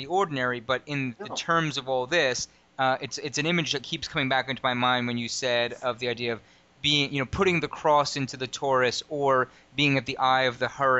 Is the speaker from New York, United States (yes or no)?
yes; New York, United States; like I was saying, I grew up in New York.